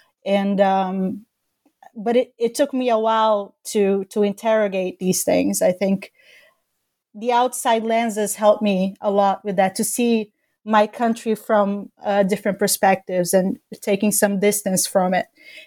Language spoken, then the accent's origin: English; Brazil; English is a second language; moved away; also born or lived in Mozambique; growing up in Brazil, we very much wanted to be as white as possible.